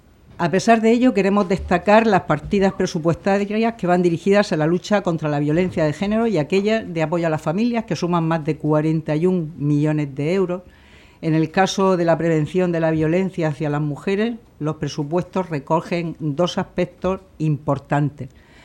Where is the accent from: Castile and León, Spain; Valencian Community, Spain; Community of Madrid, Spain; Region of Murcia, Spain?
Region of Murcia, Spain; Somos murcianos por encima de color político